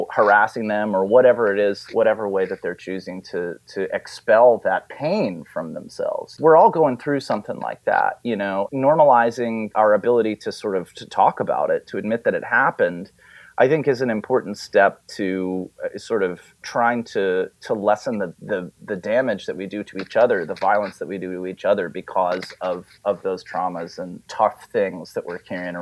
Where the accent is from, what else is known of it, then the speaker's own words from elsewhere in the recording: California, United States; also born or lived in Wilmington, Delaware / Ohio; I wasn't really originally born there. You know, I was born in Wilmington, Delaware. My family moved to Southern California, and then I moved to Ohio when I was in high school, and I graduated from high school there.